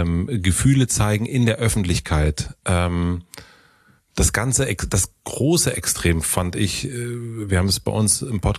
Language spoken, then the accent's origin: German; Berlin, Germany; wie bei uns in Berlin halt